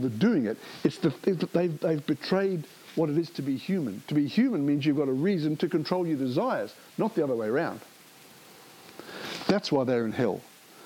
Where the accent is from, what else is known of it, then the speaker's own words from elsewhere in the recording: New Zealand; Now, growing up in New Zealand in the 60s and 70s, desire was not a word that we associated with good things.